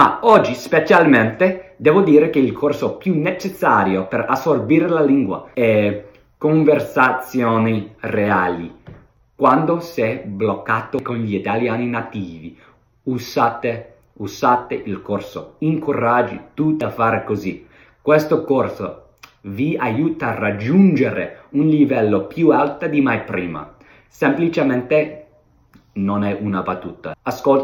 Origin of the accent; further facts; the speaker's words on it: England, United Kingdom; Italian is a second language; Io sono inglese, ma la mia mamma è nata in Sette Frati, una piccola cittadina mezzo sopra le montagne nella provincia di Frosinone. Ho cominciato a imparare italiano